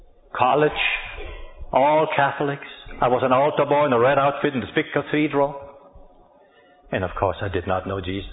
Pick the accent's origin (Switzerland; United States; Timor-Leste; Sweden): Switzerland; Lugano, Ticino; first language Italian; English is a second language; So I grew up in the Italian part, speaking Italian, I thinking Italian.